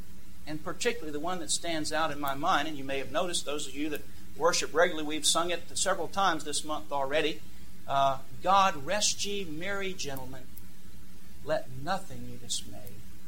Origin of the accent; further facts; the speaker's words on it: the South, United States; I was raised in the South and went to church most every Sunday.